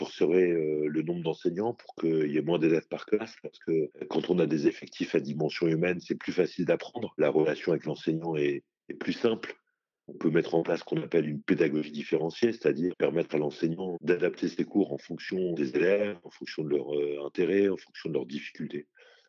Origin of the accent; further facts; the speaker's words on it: Le Havre, Normandy, France; moi j'ai grandi dans une cité populaire au Havre. Je suis né à Copriauville, dans un quartier du Havre